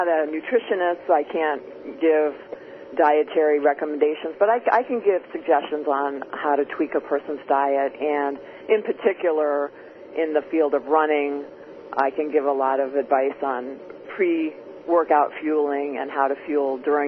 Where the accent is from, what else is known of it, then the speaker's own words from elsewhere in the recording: Miami, Florida, United States; now in Chicago, United States; No, I'm from Miami, Florida, in fact.